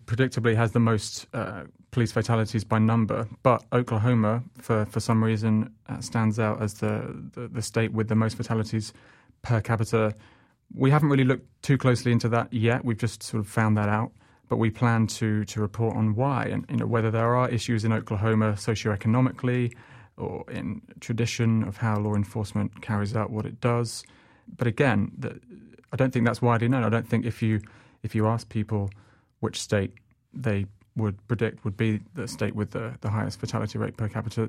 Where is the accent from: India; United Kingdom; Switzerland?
United Kingdom; now in United States; as a Brit who's been here for about 5 years